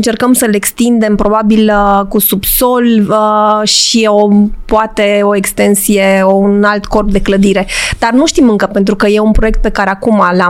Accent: Cluj-Napoca, Cluj County, Romania; În ultimii 30 de ani am stat o bună parte din timp la Cluj, pentru că eu sunt din Cluj.

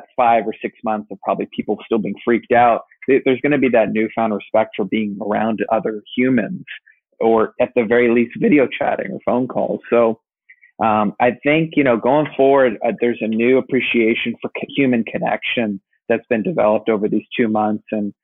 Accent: Los Angeles, California, United States; I had my friends and my family, and that was my base. And, you know, I grew up in the Valley.

